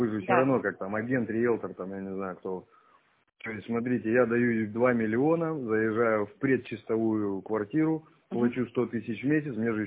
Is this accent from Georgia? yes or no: no; Far East, Russia; С Дальнего Востока.